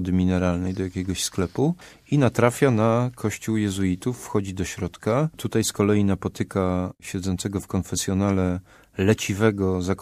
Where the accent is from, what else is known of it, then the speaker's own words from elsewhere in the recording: Bydgoszcz, Kuyavian-Pomeranian Voivodeship, Poland; also born or lived in Toruń; urodziłem się w Bydgoszczy i mieszkałem w Bydgoszczy do 12 roku życia. Potem kolejny tuzin to był Toruń. Dopiero trzeci etap to jest ten krakowski. Tak to wygląda, ale rzeczywiście tak, Bydgoszcz jest bardzo, bardzo mi bliska.